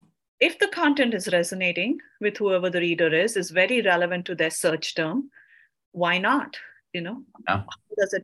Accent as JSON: {"language": "English", "country": "India", "moved": "as an adult", "said": "I came from India"}